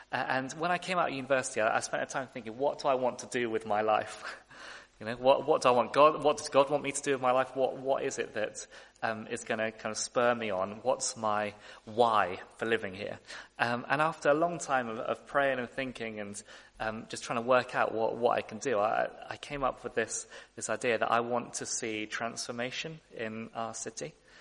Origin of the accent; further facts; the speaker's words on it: United Kingdom; I'm very British.